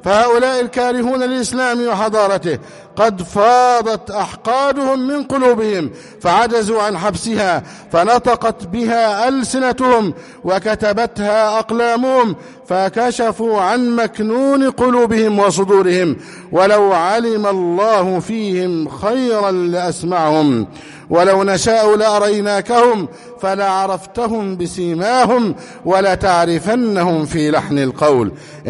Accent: Egypt; اللهم احفظ بلدنا مصر، اللهم احفظ حدود مصر شمالها وجنوبها وشرقها وغربها

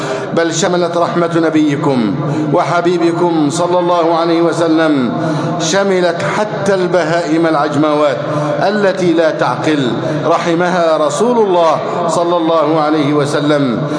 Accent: Egypt; اللهم احفظ بلدنا مصر أمنا أمانا سخاء رخاء

